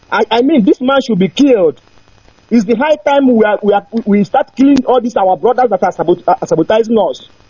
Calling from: Switzerland; And I am calling from Switzerland.

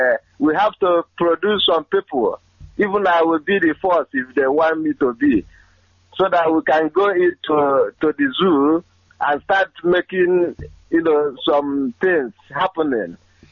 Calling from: Woking, South East England, United Kingdom; from Woking, London.

